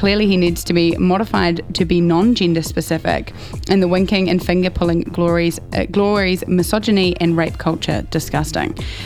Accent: Christchurch, Canterbury, New Zealand; See, I'm from Christchurch, so I don't even remember.

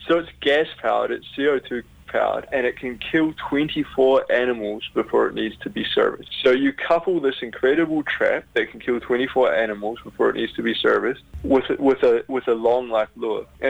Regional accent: Gisborne, New Zealand; I come from Gisborne, so it's just over the hill.

